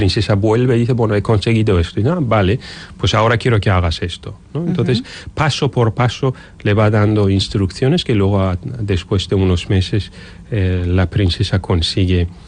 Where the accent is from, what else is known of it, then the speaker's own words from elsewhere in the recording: Bilbao, Basque Country, Spain; que soy de Bilbao, que vivo aquí.